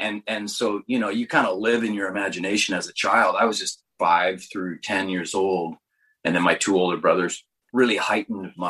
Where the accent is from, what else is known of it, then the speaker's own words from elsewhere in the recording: Canada; In Canada, growing up in Canada was mostly rugby and fast pitch